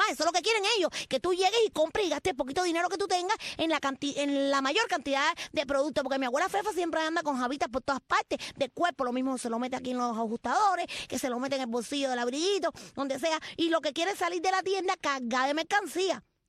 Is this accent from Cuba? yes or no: yes; Cuba; las cosas más raras del mundo son las que pasan en Cuba, en Boyo Manso, sí, en mi pueblo Boyo Manso.